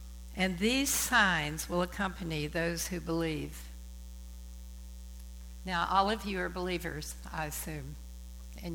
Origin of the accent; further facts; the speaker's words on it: Kentucky, United States; I grew up in Appalachia in eastern Kentucky. There was a lot of poverty around me